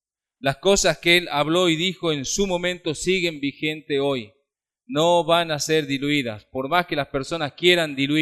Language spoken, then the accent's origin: Spanish; Argentina; Nosotros somos argentinos por una cuestión de nacimiento.